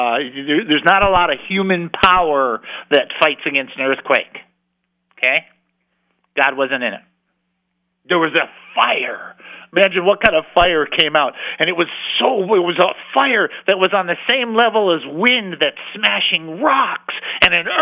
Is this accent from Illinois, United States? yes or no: no; California, United States; Now, I'm from California. I've only been in two big ones, real big ones.